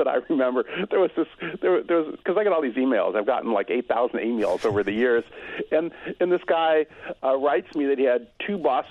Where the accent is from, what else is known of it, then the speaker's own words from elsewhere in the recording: Illinois, United States; born there; But I was born in Illinois, and I remember when my father drove a coffee truck delivering coffee to restaurants.